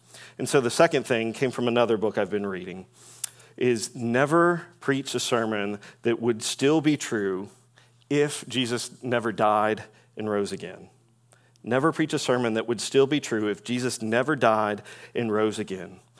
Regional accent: Louisville, Kentucky, United States; We grew up in Louisville, Kentucky.

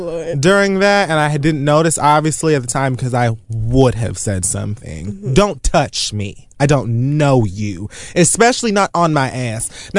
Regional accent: Florida, United States; It's just a thing that I do. I'm from Miami-Dade County.

